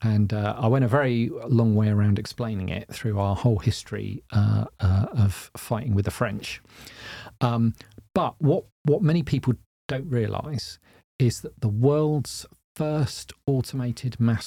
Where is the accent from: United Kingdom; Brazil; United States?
United Kingdom; Salisbury, South West England; now in Portsmouth, United Kingdom; I come from Salisbury.